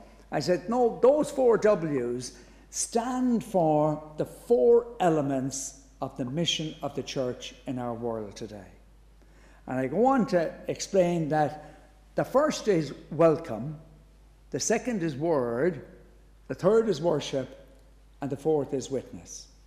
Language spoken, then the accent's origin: English; Ireland; I remember when I was growing up in Ireland, and I won't tell you how long ago, but it was a long time ago